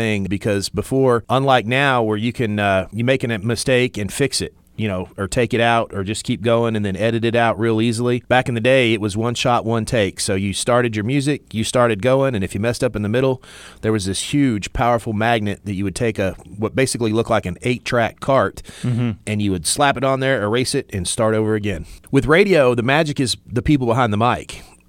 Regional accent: Arkansas, United States; I've been basically in the Twin Lakes area all my life.

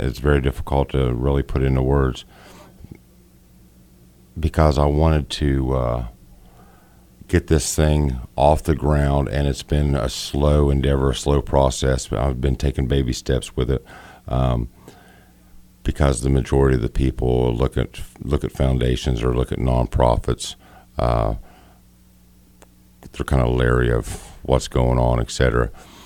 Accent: Saint Paul, Minnesota, United States; I grew up in St. Paul and went to school in Waldron.

